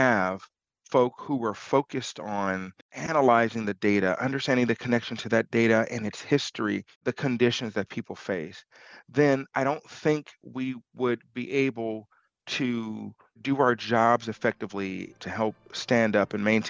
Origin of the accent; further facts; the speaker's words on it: Los Angeles, California, United States; And so growing up in South Los Angeles, I always knew that my neighborhood was different, right, from our counterparts in Santa Monica or Beverly Hills.